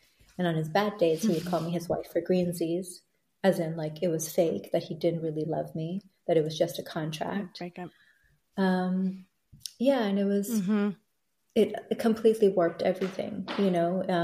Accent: Thailand; moved away as an adult; also born or lived in Bangladesh; now in United States; I was born in Bangladesh, raised in Thailand and educated there. And when I graduated from high school, I moved to the States for college on a student visa.

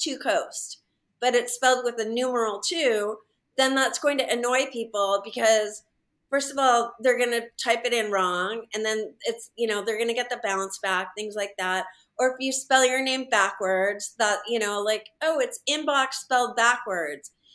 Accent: San Diego, California, United States; moved away as an adult; So I grew up here in San Diego, and I didn't live here my whole life. I just lived here till I was 21 and moved away. I came back 6 years ago.

